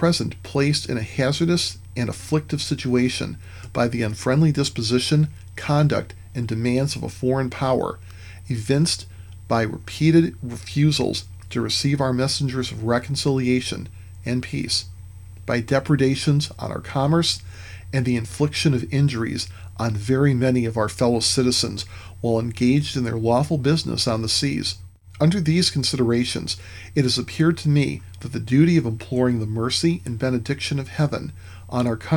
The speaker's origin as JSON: {"language": "English", "country": "United States", "said": "Currently, in my home country, the United States, it seems that on the part of American society, the answer to that question is increasingly no."}